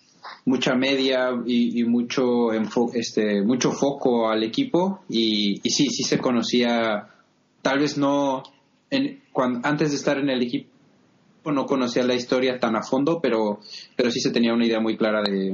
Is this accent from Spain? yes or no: no; Mexico; yo soy de México